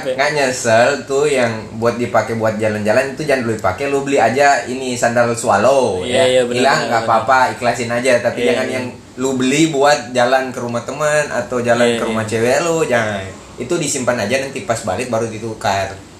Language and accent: Indonesian; North Sulawesi, Indonesia; Persiapan dan kampung gue juga enggak terlalu jauh, masih di Sulawesi Utara.